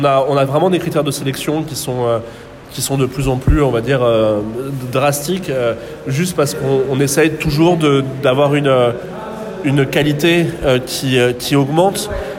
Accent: France

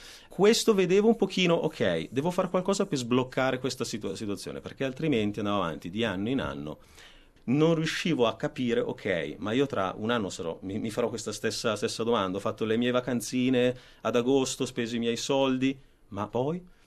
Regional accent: Milan, Lombardy, Italy; now in Australia; Allora, sono di Milano, sono nato a Milano, ho 35 anni.

